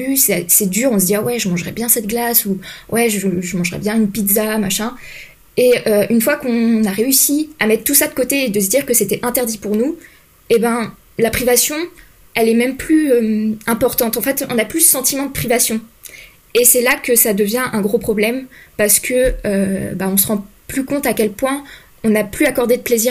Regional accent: France; now in Belgium; j'ai 19 ans. Je suis en études de kiné en Belgique, mais je suis française.

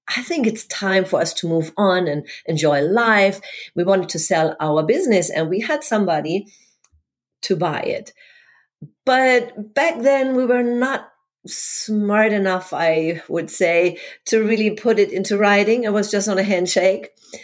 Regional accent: Hamburg, Germany; English is a second language; moved away as an adult; now in Florida, United States; No, I now live in sunny Florida, but originally I am from Hamburg, Germany.

